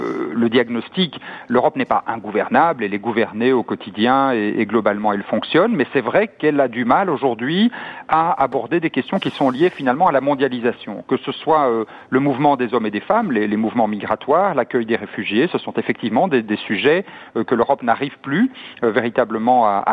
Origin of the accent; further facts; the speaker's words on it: Wallonia, Belgium; nous ne ratifierons pas, en tout cas chez nous en Wallonie, ce traité.